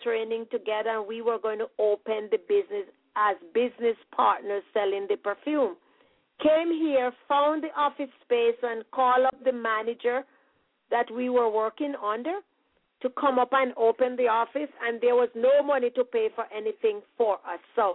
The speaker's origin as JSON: {"language": "English", "country": "Jamaica", "tie": "born or raised there", "said": "I was born and raised in Jamaica"}